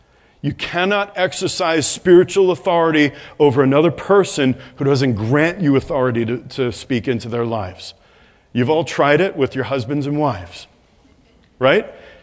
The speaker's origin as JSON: {"language": "English", "town": "New York City", "region": "New York", "country": "United States", "said": "I'm from New York City. Like, yeah, I haven't heard that and worse before."}